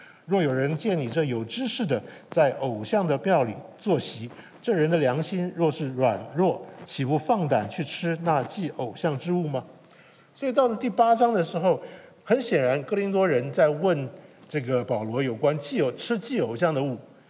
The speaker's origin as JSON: {"language": "Chinese", "country": "China", "said": "从我们一个身为一个中国人在这样一个环境之下，其实我们跟偶像的敬拜是牵扯到一些关系的。那拿我们家来说吧，我父母我是从小我父母他们就已经是基督徒了"}